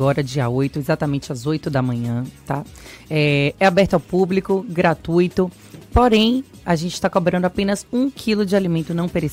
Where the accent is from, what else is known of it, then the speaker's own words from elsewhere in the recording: Salvador, Bahia, Brazil; Eu sou nascida e criada ali em Estela Maris, na praia de Estela Maris.